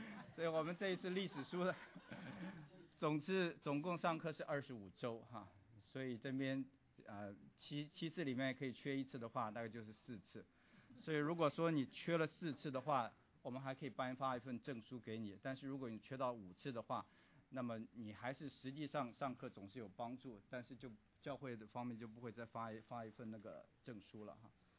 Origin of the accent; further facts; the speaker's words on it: Taiwan; 像我们从台湾来的男孩子以前当过兵哈，受过那个军训哈